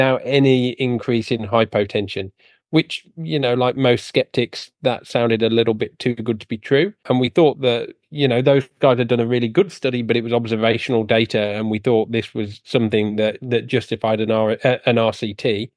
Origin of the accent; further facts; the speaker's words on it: United Kingdom; moved away as an adult; now in Sydney, Australia; I think, as anyone will guess from my accent, I am originally from the UK and did most of my training over there and then came to Sydney many moons ago